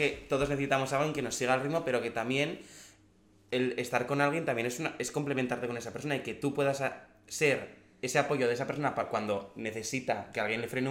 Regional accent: Jaca, Aragon, Spain; yo soy de Aragón, soy de Jaca, adoro Jaca y adoro mi tierra, pero se me quedó pequeña.

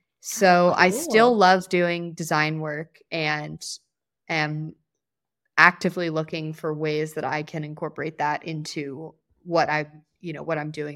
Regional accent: East Coast, United States; we were both born and raised on the East Coast and we're comfortable in good jobs on the East Coast

